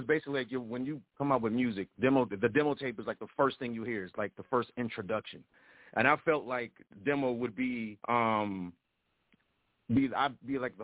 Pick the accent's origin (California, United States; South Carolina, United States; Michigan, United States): Michigan, United States; Detroit; and I hail from Detroit. So I come from a whole musical background.